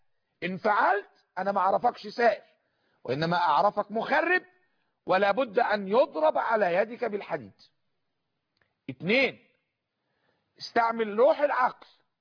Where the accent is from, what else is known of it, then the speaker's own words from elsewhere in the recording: Egypt; احنا مصريين،